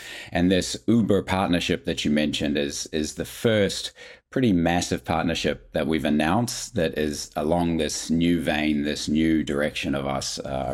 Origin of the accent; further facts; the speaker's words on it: New Zealand; I'm from New Zealand.